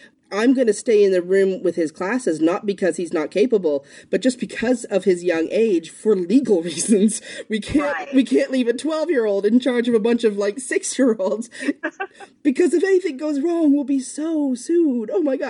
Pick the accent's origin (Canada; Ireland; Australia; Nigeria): Canada; also born or lived in United States; now in United Kingdom; I'm Canadian, lived in the States, live in the UK